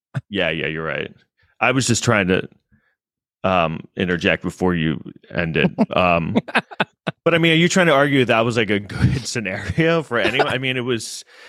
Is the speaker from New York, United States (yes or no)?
yes; Manhattan, New York, United States; I'm white trash. I live in an apartment in Manhattan. I grew up in Manhattan.